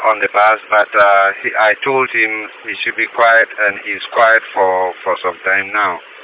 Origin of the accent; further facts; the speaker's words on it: Ghana; now in United States; I told him that I was from Ghana.